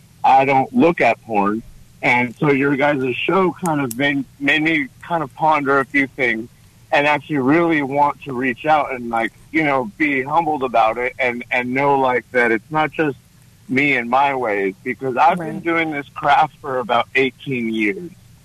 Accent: California, United States; now in Texas, United States; I'm a transplant from California, right? And I came to Texas for a better, more godly life.

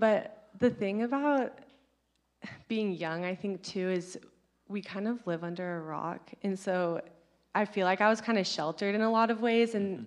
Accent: California, United States; I mean, we're from California

